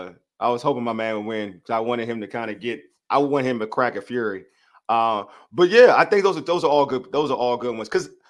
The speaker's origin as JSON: {"language": "English", "country": "United States", "said": "because I'm from the United States. We live in the United States."}